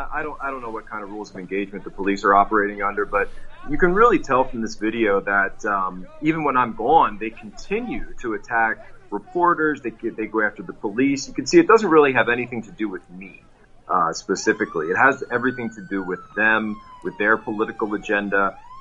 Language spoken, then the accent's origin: English; Philadelphia, Pennsylvania, United States; Well, prayer to St. Michael is something that I learned growing up in Archdiocese of Philadelphia.